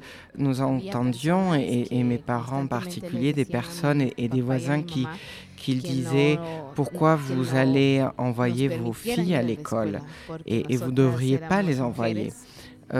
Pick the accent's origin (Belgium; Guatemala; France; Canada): Guatemala; San Juan Comalapa, Chimaltenango; je suis maya caxiquel, je suis originaire de San Juan Comalapa, au Guatemala. C'est un village qui est très connu pour les arts et notamment pour sa peinture.